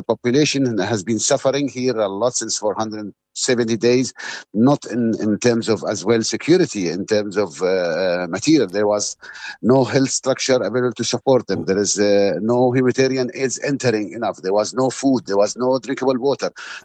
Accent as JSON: {"language": "English", "town": "Gaza", "region": "Gaza Strip", "country": "Palestine", "second_language": "English", "said": "I'm a Palestinian doctor. I'm working with myself, but I'm Palestinian from Gaza."}